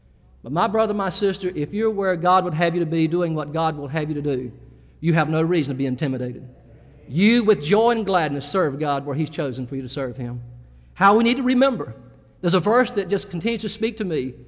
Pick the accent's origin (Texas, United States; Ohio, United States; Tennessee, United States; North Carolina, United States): North Carolina, United States; Jacksonville; I'm from Jacksonville, North Carolina. Some of you have traveled through that city by way of Uncle Sam. We're home to Camp Lejeune, a very large Marine Corps base.